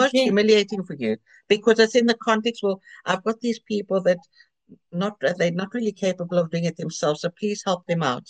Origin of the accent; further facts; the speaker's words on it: South Africa; now in Greece; I mean, it's hard for me because I grew up in South Africa, so I never used the bus. I used the car. I moved to Greece and I had a car.